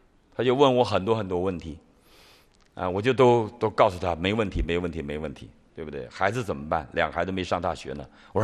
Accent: Northeast China, China; now in United States; 你看他是上海人，我是东北人

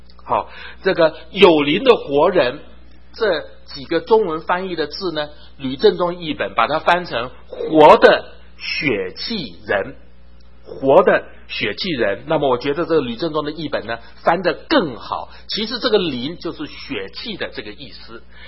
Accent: Taiwan; 我在台湾长大，

